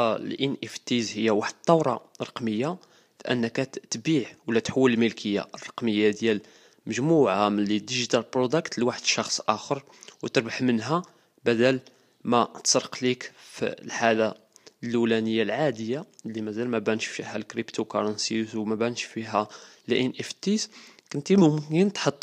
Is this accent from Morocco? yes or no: yes; Morocco; وهذا الشيء اللي خاصنا نركزوا عليه حنا كمغاربه